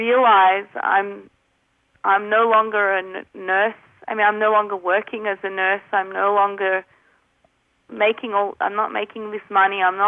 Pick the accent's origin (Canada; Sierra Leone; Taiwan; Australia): Australia; moved away as an adult; now in United States; I'm from Australia on a work visa.